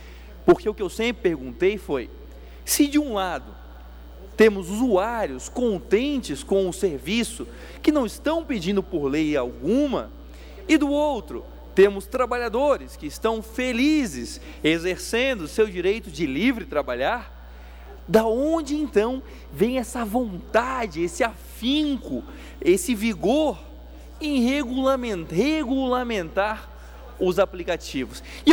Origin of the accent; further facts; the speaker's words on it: São José, Santa Catarina, Brazil; eu sou de São José, sou de Barreiros, nossa cidade vizinha